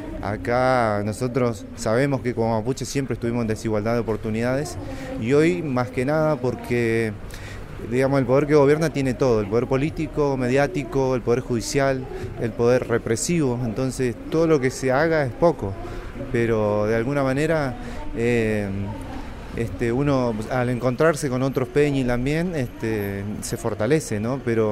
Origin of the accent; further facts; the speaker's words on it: Bariloche, Río Negro, Argentina; soy mapuche acá de Bariloche